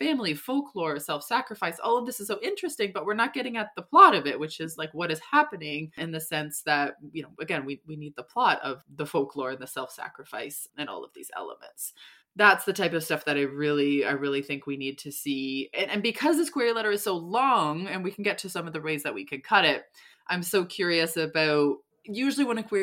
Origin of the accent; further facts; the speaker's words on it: Iceland; I was born and raised in Iceland and have a passion for Nordic folklore, which is still prevalent in Iceland to this day.